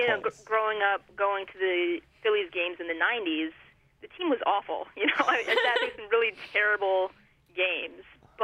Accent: Philadelphia, Pennsylvania, United States; growing up in the Philadelphia area. So for me, third base was where it was at.

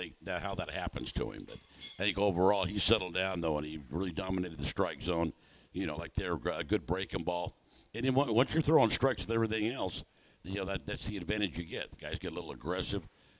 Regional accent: California, United States; I grew up already in Orange County.

